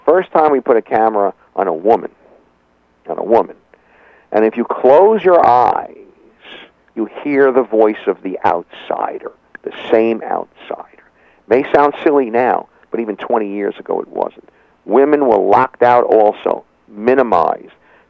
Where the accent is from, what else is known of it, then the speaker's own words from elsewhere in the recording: Brooklyn, New York, United States; When I was a kid growing up in Brooklyn, it gave me an opportunity to leave the cramped house